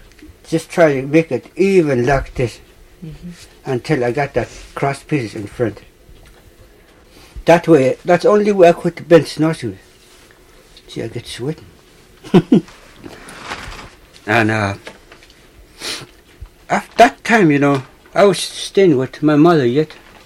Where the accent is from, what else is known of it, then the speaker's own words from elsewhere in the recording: Allakaket, Alaska, United States; Alakakit, right here.